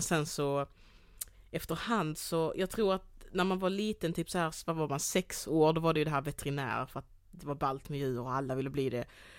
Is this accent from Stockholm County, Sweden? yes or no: no; Degeberga, Skåne, Sweden; Så växte jag upp i Degeberga.